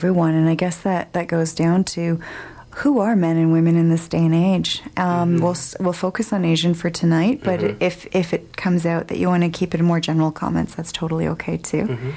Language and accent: English; Vancouver, British Columbia, Canada; And perhaps the other thing, too, I grew up in Kerrisdale